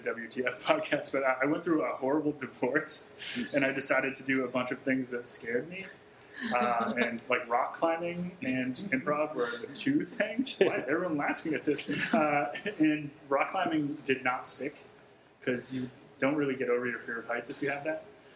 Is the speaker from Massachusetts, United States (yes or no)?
yes; Rowley, Massachusetts, United States; now in Somerville, United States; I'm from Rowley, Massachusetts, which is 45 minutes north of Boston, but I usually just say, have you heard of Newburyport?